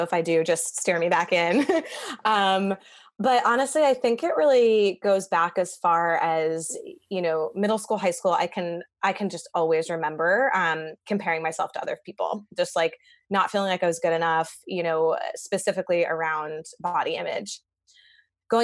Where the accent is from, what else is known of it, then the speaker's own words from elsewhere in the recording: Boston, Massachusetts, United States; moved away as an adult; now in Denver, United States; I'm originally from Boston. I moved to Denver about 3 years ago.